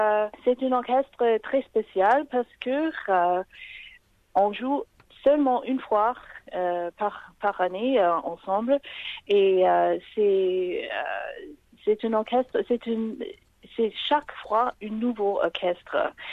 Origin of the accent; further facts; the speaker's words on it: Sydney, New South Wales, Australia; moved away as an adult; also born or lived in Germany; now in Berlin, Germany; Oui, oui. Je viens de Sydney, mais j'ai étudié...